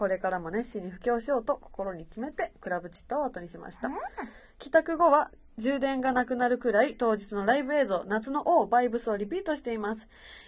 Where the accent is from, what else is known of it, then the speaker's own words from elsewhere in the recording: Mie, Japan; 自分もまあ三重県出身だから